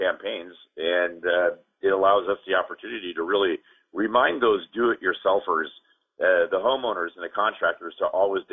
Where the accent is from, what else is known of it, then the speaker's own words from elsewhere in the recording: Los Angeles, California, United States; No, I'm in Los Angeles.